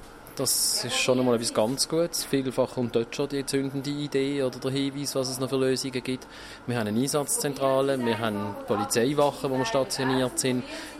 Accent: Basel, Basel-Stadt, Switzerland; Ich bin in Basel aufgewachsen, ich habe fast immer in Basel gelebt.

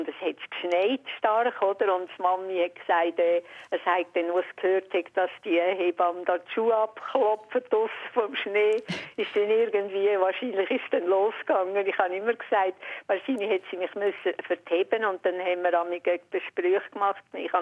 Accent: Vitznau, Lucerne, Switzerland; Wir sind in Vitznau, ich bin von Vitznau, oder? Und wir haben dort ein Geschäft gehabt, Bäckerei Konditorei.

